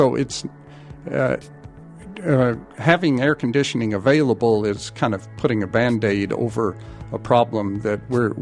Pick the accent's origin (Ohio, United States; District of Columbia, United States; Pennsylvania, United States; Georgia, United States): Georgia, United States; because I grew up in Georgia, and I know what it's like there in the summer, and it's disturbing when I go back to my hometown